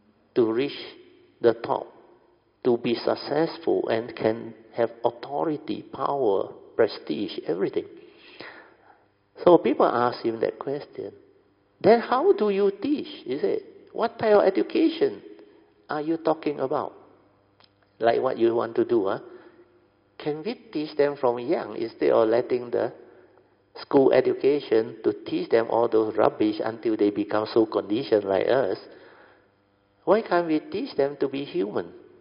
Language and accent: English; Malaysia; Why can't we call ourselves Malaysian? We are all Malaysian.